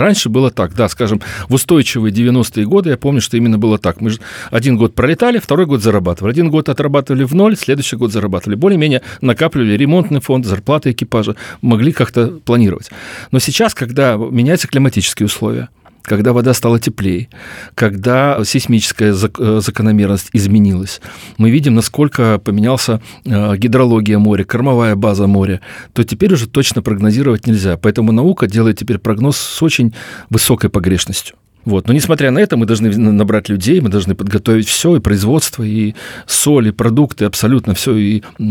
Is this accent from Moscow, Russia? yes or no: no; Magadan, Magadan Oblast, Russia; also born or lived in Primorsky Krai; Я вырос в Магадане, детство прошло потом в Приморском крае, школьные годы, вуз.